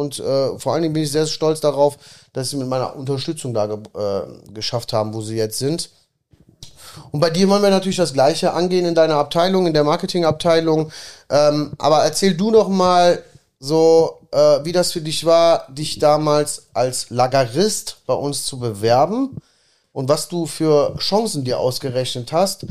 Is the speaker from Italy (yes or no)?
yes; Italy; ich bin auch Italiener